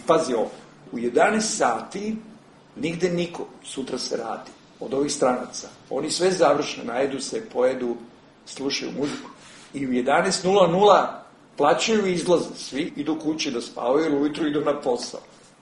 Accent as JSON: {"language": "Serbian", "town": "Zemun", "region": "Belgrade", "country": "Serbia", "tie": "born or raised there", "said": "ja sam odrastao u Zemunu, vrlo specifično sredina."}